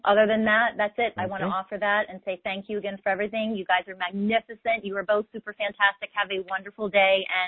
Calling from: San Diego, California, United States; and I'm actually calling from San Diego, California. I just still have my Philly number, so I'm your neighbor, Tony.

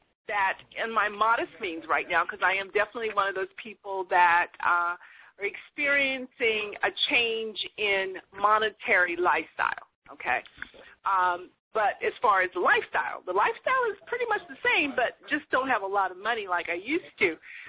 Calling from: California, United States; I'm calling from the Bay Area instead of Sacramento.

